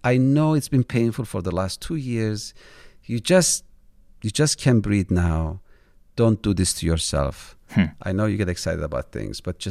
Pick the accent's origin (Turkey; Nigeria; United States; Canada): Turkey; I'm from Turkey